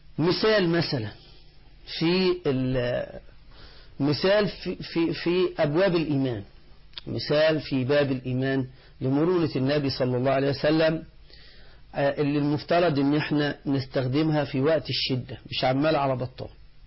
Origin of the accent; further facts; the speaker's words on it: Upper Egypt, Egypt; والمثل ده عندنا في الصعيد بيقولوا كده